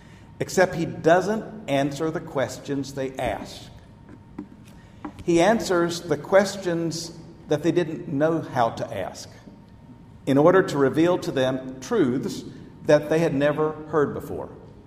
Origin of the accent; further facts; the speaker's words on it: Ponca City, Oklahoma, United States; I come from a town, Ponca City, Oklahoma, a town in northern Oklahoma, not a whole lot different from a lot of places here in Arkansas. Not that many Catholics in the area.